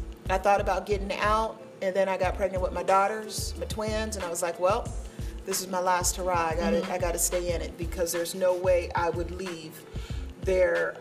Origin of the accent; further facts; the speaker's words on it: San Bernardino, California, United States; now in New York, United States; I'm actually from California, so that's where I lived. Born and raised, bred, reared up, all of it. San Bernardino, right outside of Los Angeles. That's where I'm from.